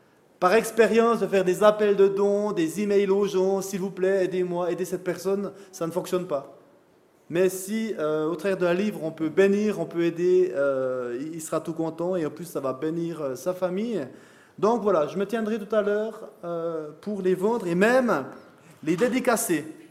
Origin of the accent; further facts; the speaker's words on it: Couvet, Neuchâtel, Switzerland; je viens du Coton-Neuchâtel, dans le Val-de-Travers.